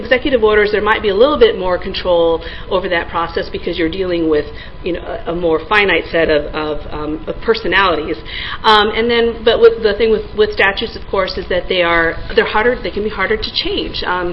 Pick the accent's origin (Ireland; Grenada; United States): United States; Iowa; I'm from Iowa. I never knew there was another Des Moines